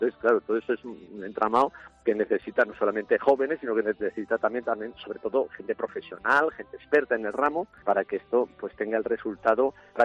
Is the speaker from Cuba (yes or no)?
no; Cuenca, Castilla-La Mancha, Spain; nosotros somos de Cuenca. Yo estoy en el seminario, soy el rector del seminario diocesano de Cuenca